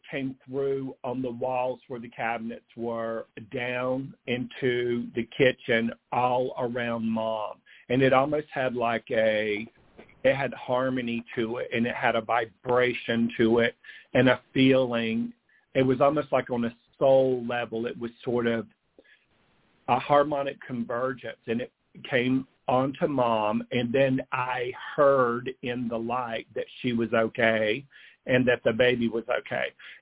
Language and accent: English; North Carolina, United States; I hail from North Carolina. I was born in the 60s there in the backwoods. We're literally in the foothills of North Carolina in a little trailer park out there.